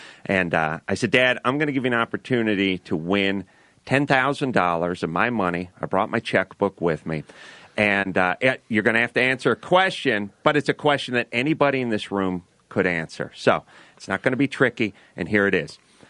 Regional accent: North Hollywood, California, United States; I'm from North Hollywood.

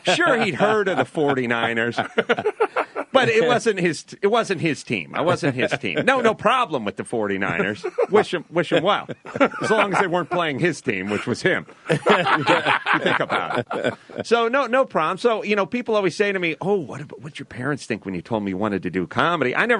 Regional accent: North Hollywood, California, United States; I'm from North Hollywood.

